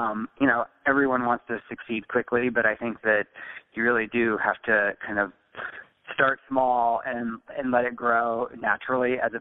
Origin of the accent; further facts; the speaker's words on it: Texas, United States; now in Los Angeles, United States; say I grew up in Texas, so if I were back in Texas, I think that the majority of my business would be focused on weddings